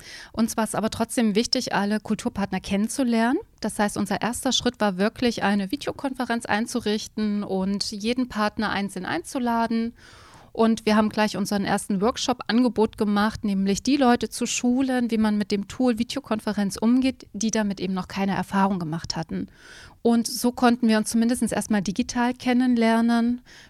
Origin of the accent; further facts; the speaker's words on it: Thuringia, Germany; born there; Ich bin gebürtige Thüringerin. Ich habe in Jena studiert, nämlich Volkskunde Kulturgeschichte.